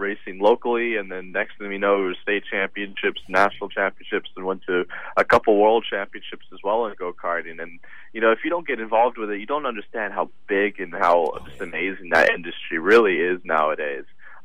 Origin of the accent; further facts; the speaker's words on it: United States; born there; I was born in the States, but I race under the South African flag.